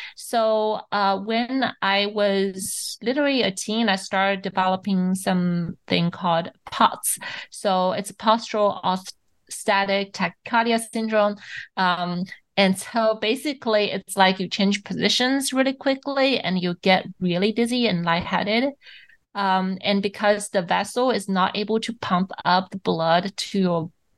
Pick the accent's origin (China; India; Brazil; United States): China; Shanghai; I grew up in Shanghai